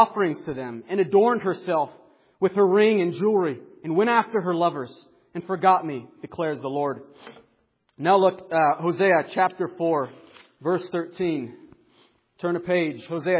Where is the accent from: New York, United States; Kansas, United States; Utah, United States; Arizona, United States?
Arizona, United States; but growing up in Arizona, I used to say Baal.